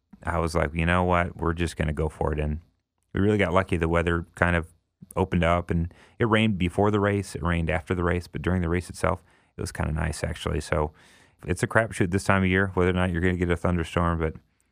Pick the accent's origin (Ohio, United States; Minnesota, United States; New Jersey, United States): Minnesota, United States; New Richland; my mom volunteered at a local food shelf in my hometown of New Richland, Minnesota.